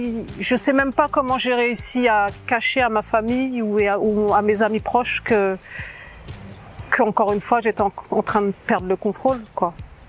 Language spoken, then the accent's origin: French; Guadeloupe; also born or lived in Réunion; aujourd'hui je vais vous raconter comment j'ai rencontré Jésus. Je suis guadeloupéenne et réunionnaise.